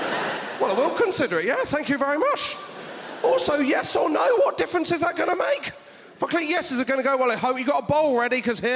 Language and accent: English; South West England, United Kingdom; When I was growing up in Devon, the most advanced technology I had was if I held a buttercup underneath another child's chin.